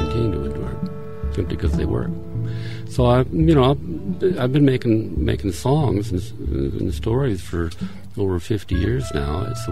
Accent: Cleveland, Ohio, United States; born there; I was born in Cleveland, Ohio in 1935.

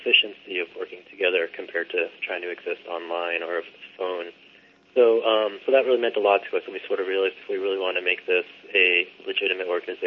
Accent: New Hampshire, United States; So I grew up here in New Hampshire

